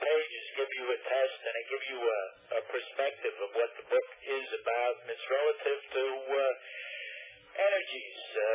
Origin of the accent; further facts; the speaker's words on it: New York, United States; now in Florida, United States; from Long Island, calling from Florida.